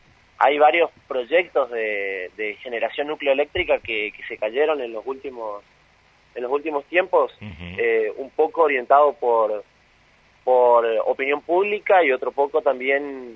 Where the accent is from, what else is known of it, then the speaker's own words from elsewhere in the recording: San Vicente, Misiones, Argentina; Yo soy de San Vicente.